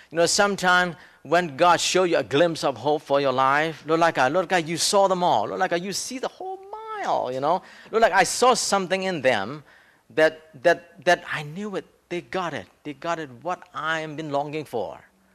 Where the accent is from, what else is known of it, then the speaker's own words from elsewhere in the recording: Thailand; English is a second language; I'm from Thailand. I just finished the Bible college. I'm going back to my people to share the good news, what I have learned here.